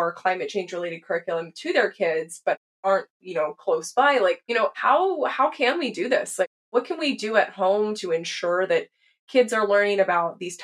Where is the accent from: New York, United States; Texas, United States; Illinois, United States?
Texas, United States; I mean, first, I grew up in Texas. There was very little curriculum about these things, if anything.